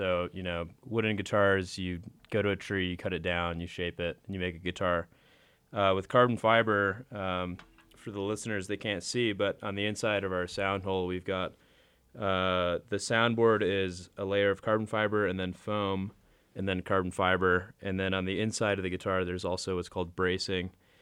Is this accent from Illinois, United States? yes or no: yes; Chicago, Illinois, United States; So we're from Chicago.